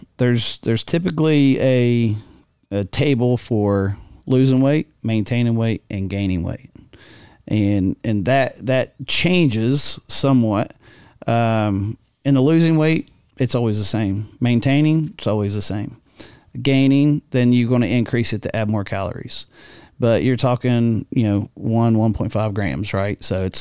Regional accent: Huntington, West Virginia, United States; I grew up in Huntington and moved about 11 years ago. I only moved about 25 miles.

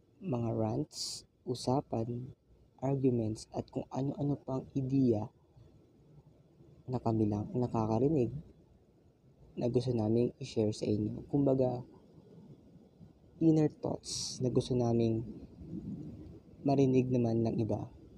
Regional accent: Central Luzon, Philippines; accent: Bulacan; nalaman agad nila na taga Bulacan ako dahil dito.

